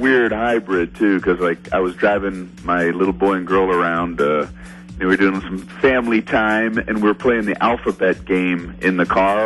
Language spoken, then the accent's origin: English; Miami, Florida, United States; I grew up in Miami, Florida